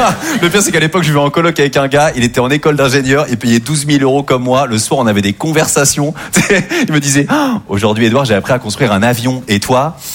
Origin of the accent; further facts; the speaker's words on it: Normandy, France; parce que moi je viens de Normandie